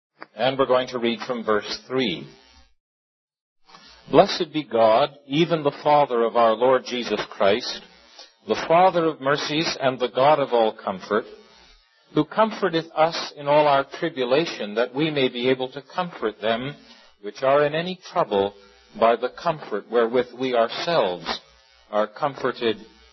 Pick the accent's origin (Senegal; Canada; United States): Canada; St. Catharines, Ontario; I come from St. Catharines, Ontario. That's about 12 miles from Niagara Falls.